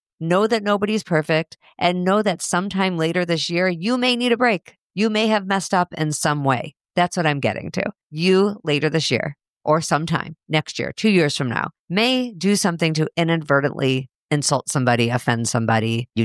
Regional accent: Highland Park, Illinois, United States; I will be live in my hometown of Highland Park with Rebecca Jacobs.

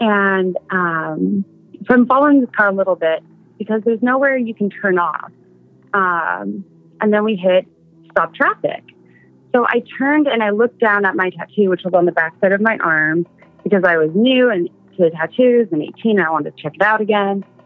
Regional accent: Seattle, Washington, United States; I'm from Seattle.

